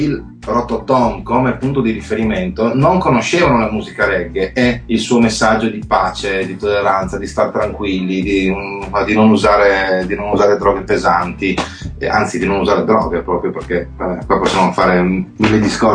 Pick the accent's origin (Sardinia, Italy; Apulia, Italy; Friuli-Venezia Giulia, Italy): Friuli-Venezia Giulia, Italy; Trieste; noi siamo di Trieste, noi siamo cresciuti con Rototom, andavamo tutte le estati a Rototom